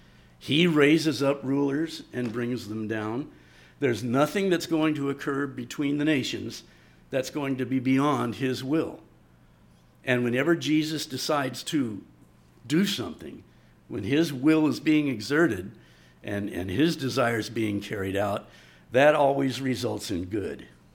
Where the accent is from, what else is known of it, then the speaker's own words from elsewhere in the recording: United States; Well, I'm an American, and I now fit the older category.